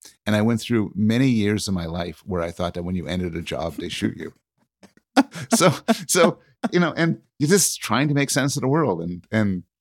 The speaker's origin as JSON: {"language": "English", "town": "Montreal", "region": "Quebec", "country": "Canada", "tie": "born or raised there", "said": "I was raised in Montreal, and Montreal had a dense network of highways where you go under underpasses and overpasses."}